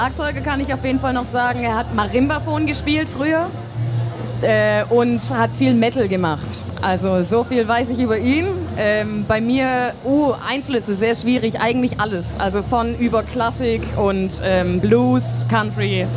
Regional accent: Winnenden, Baden-Württemberg, Germany; now in Tübingen, Germany; Also ich komme eigentlich aus Winnenden, aber jetzt schon länger in Tübingen wohnhaft, quasi Wahltübingerin.

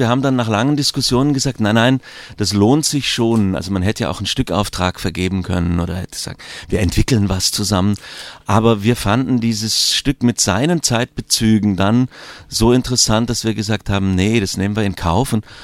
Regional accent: Stuttgart, Baden-Württemberg, Germany; so weit weg her komme ich jetzt auch nicht aus Stuttgart.

